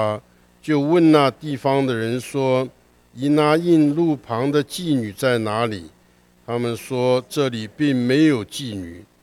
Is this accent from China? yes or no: yes; China; 我们中国人的一个做法都是报喜不报忧啊，我们都喜欢讲好的啊